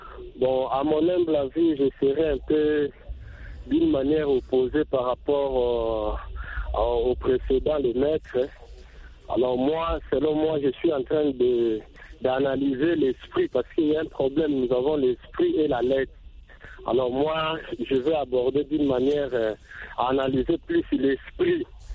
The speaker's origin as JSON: {"language": "French", "country": "DR Congo", "said": "un cas ici chez moi, en République démocratique du Congo"}